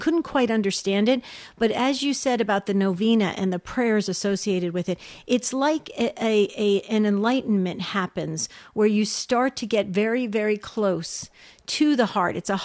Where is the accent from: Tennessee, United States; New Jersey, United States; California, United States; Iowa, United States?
New Jersey, United States; And you growing up in New York, I grew up in New Jersey.